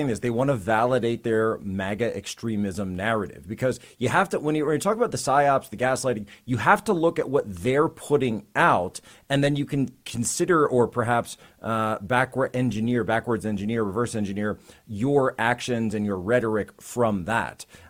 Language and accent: English; Pennsylvania, United States; I'm from Pennsylvania and I stand with Texas.